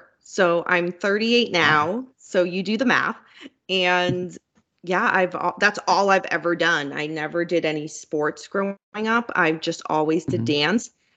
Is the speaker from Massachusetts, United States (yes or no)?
yes; Salem, Massachusetts, United States; and I come from Massachusetts. I live just outside of Boston, so the city, and I grew up right next to Salem.